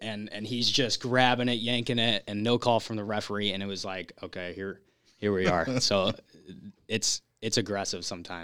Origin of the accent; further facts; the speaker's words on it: Chesterfield, Missouri, United States; I am from Chesterfield, Missouri.